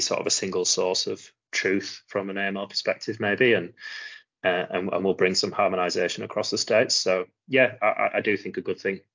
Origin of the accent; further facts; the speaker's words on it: Leeds, Yorkshire and the Humber, United Kingdom; and my hometown of Leeds.